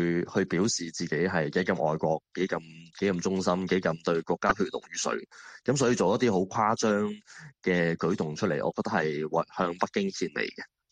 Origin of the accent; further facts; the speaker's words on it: Hong Kong; 我香港人